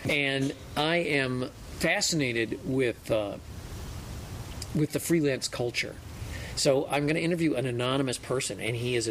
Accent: Chicago, Illinois, United States; also born or lived in New York / Washington, D.C. / Pittsburgh; I'm from Chicago. I'm used to big cities. I've lived in New York. I'm certainly Washington, D.C., Pittsburgh. Spent most of my life in big urban centers.

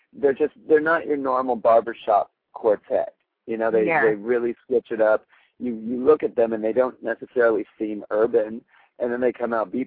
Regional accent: United States; I think just being an American, going over to, you know, a foreign country

